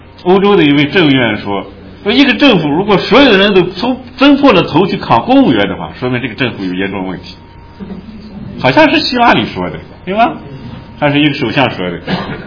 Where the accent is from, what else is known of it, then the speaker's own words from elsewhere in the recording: China; 我们都是中国人，我们讲自己的例子没错。